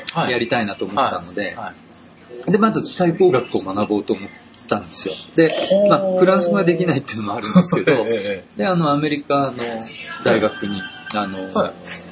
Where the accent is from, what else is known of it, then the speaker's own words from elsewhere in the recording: Tokyo, Japan; also born or lived in Chiba; で、まああのずっと東京いまして、まあ高校も都立の高校だったんですけども